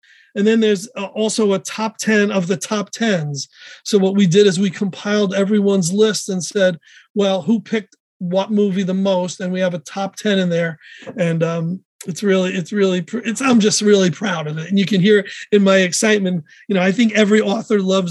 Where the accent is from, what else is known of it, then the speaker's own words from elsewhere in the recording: Bronx, New York, United States; Yeah. So I grew up in the Bronx and mom and dad were, you know, they were just cool.